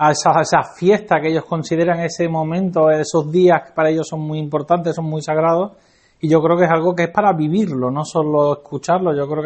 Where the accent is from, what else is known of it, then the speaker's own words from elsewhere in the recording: Andalusia, Spain; en nuestro caso, que vivimos en Andalucía, somos andaluces